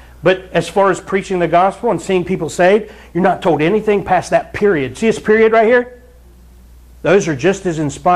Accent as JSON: {"language": "English", "region": "Ohio", "country": "United States", "said": "And I'm from Southern Ohio. I had to learn your language when I moved up here."}